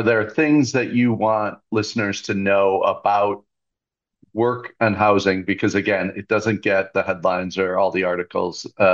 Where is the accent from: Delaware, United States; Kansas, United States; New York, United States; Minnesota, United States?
Minnesota, United States; Shoreview; Anybody who's listened to the show knows that I'm proud of growing up in Shoreview. Even some people in Shoreview are proud of me growing up there.